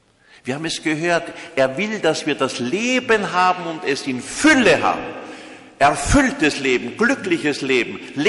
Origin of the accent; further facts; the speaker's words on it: Austria; Und ich weiß, dass ich heute gebetet habe, als Österreicher, für euch